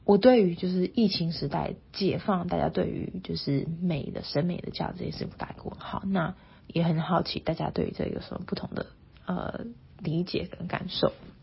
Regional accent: Taipei, Taiwan; 我爸爸是台中人，在台湾的中部，然后我妈妈是我从小在台北长大，然后我妈妈的几个姐妹也都是在台北。

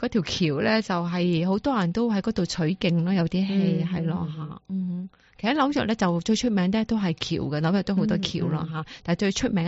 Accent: China; 我哋中國人就唔係鎖

